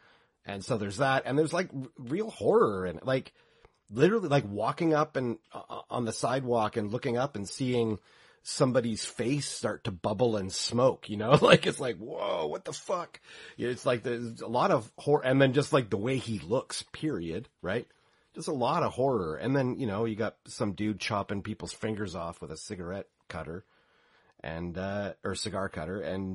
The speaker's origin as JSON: {"language": "English", "country": "Canada", "said": "I'm Canadian, so I love, like, cold noir"}